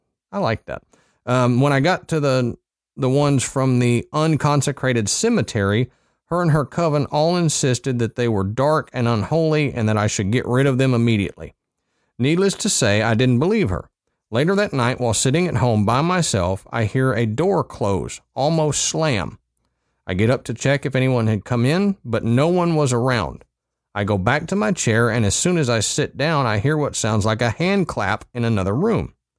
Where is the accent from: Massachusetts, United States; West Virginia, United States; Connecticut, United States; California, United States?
West Virginia, United States; I'm sure you'll be disappointed that considering I'm from West Virginia, more didn't happen.